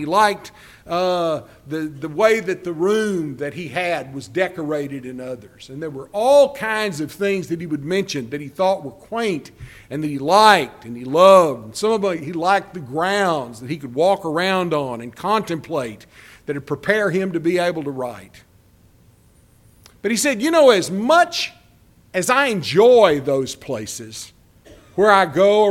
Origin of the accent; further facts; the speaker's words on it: Texas, United States; I'm from Texas, and I don't even mistake Texas for home.